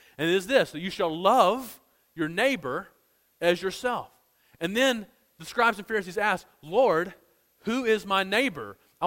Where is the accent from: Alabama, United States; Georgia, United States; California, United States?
Alabama, United States; Gardendale; I remember in my home church where I grew up in Gardendale, Alabama, we had a guy who ran a homeless shelter.